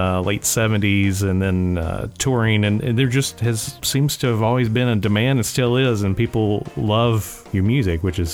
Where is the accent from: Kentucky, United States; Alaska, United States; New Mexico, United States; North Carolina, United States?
Kentucky, United States; You know, I'm from Kentucky. You know, we don't have beaches. I certainly didn't go surfing.